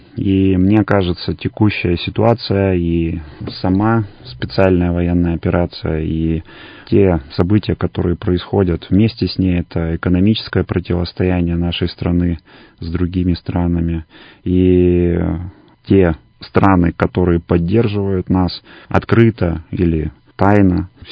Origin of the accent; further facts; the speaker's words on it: Siberia, Russia; они подчеркивают о том, что мы сибиряки со стержнем